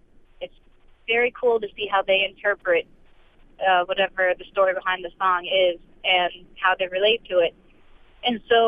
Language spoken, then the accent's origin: English; Pennsylvania, United States; now in Cleveland, United States; Well, I grew up in Pennsylvania. My father's a minister, so we moved just about every 2 to 4 years. For the most part, I was in the Western Pennsylvania.